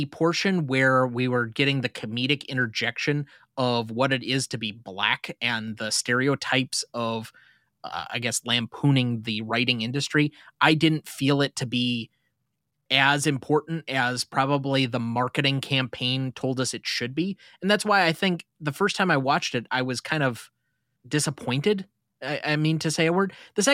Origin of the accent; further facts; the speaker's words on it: United States; partially because I'm American